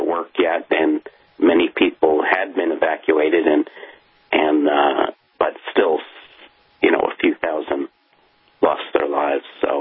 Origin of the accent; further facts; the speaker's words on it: New York, United States; in my hometown on Long Island, we had a special church service because we knew by then that several people in our town had lost their lives.